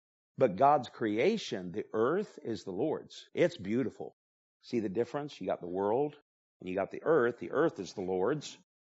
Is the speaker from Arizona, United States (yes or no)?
no; Michigan, United States; but when I was growing up in Michigan